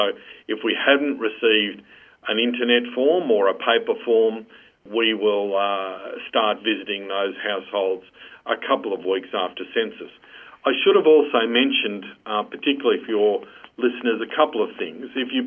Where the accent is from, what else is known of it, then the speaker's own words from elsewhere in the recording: Malta; in my case, I'm from Malta.